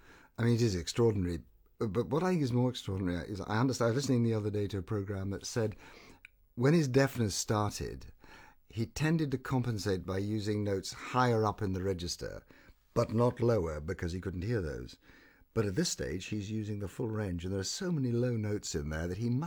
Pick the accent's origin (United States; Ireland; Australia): Ireland; I'm an Irishman.